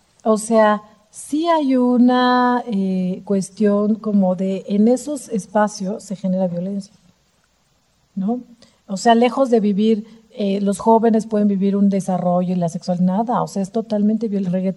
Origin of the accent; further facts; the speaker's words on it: Mexico; tenemos una característica como sociedad mexicana que es repetir, repetir, repetir sin hacer conciencia.